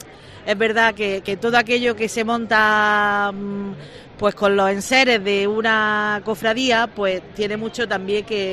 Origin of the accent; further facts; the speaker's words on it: Granada, Andalusia, Spain; como una granadina más me tiré a la calle y visité las cruces